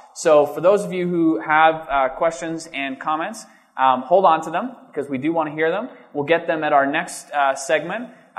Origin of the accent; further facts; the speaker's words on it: Canada; I'm Canadian, but I am proud to be Canadian.